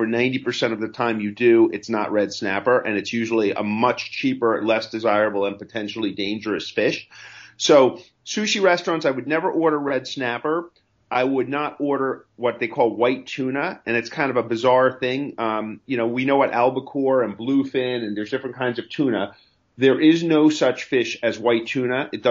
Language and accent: English; New York, United States; I grew up in New York in the 70s. There really were no sushi restaurants.